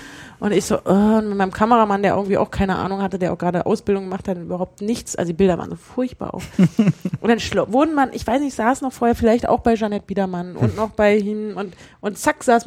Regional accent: Magdeburg, Saxony-Anhalt, Germany; nee, wir sind keine Mädchen und ja, wir kommen aus Magdeburg

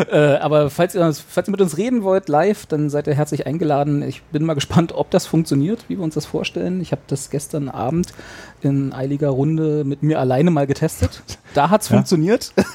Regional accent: Berlin, Germany; auch wir als Berliner brauchen nicht mal so weit reisen, um auf ein Dorffest zu kommen, nur nach Steglitz.

